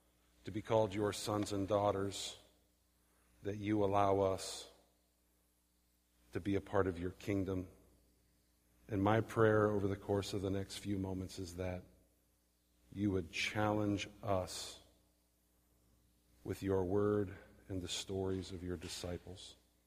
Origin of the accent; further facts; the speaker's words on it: Canton, Ohio, United States; I grew up in Canton, Ohio, lived there for 22 years, and I went once for about 2 hours